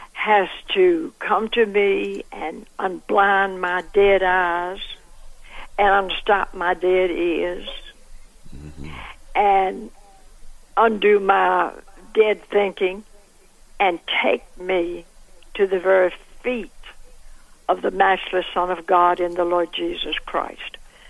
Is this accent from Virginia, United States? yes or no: yes; Virginia, United States; I am from Virginia, not North Carolina.